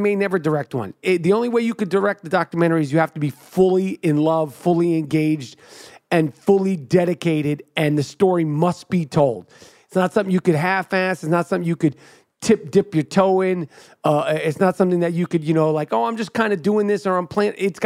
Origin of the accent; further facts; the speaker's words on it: New York City, New York, United States; And growing up in New York City, you're raised to hate the Celtics.